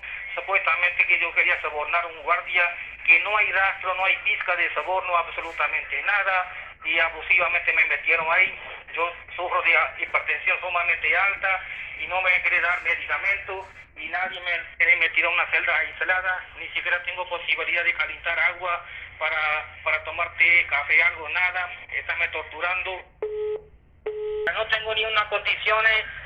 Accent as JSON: {"language": "Spanish", "country": "India", "second_language": "Spanish", "moved": "yes", "lives_now": "Mexico", "said": "soy ciudadano de la India, llevo 21 años preso aquí."}